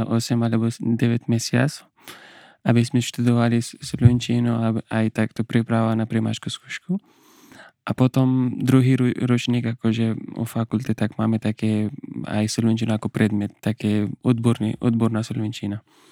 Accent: Afghanistan; Slovak is a second language; now in Slovakia; Ja som z Afganistánu

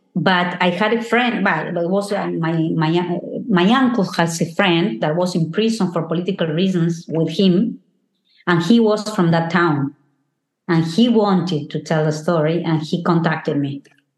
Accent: Canada; now in Argentina; I'll see if I can do something with Canada since I'm Canadian too

